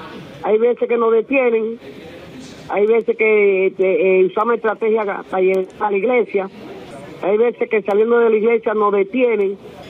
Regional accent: Cuba; que somos cubanos todos

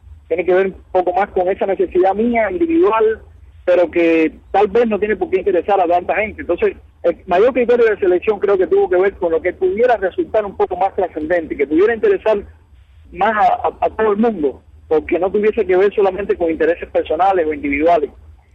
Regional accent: Cuba; moved away; la falta de libertad que yo tenía en Cuba

